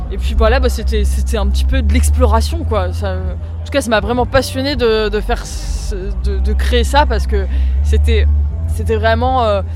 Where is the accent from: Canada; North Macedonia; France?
France; Dax, Nouvelle-Aquitaine; Moi, j'ai grandi à Dax.